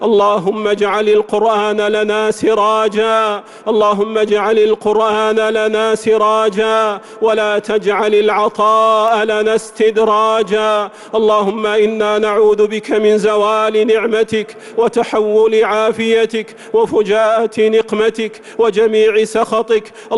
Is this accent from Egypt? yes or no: no; Saudi Arabia; اللهم احفظ بلادنا المملكة العربية السعودية